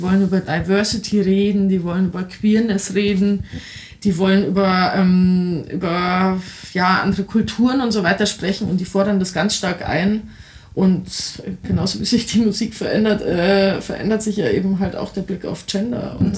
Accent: Bavaria, Germany; als Bayerin

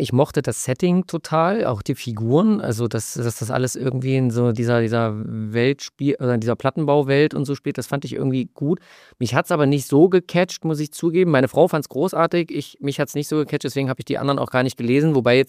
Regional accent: Halle, Saxony-Anhalt, Germany; born there; meiner Geburtsstadt Halle

